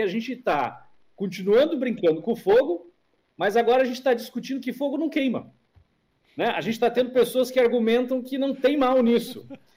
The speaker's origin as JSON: {"language": "Portuguese", "country": "Brazil", "said": "Para nós, somos do Brasil, isso já é meio característico."}